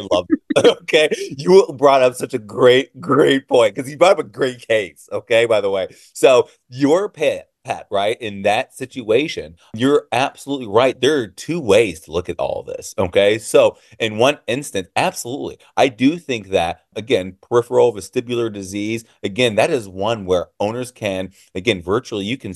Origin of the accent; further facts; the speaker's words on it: Illinois, United States; I am from Illinois.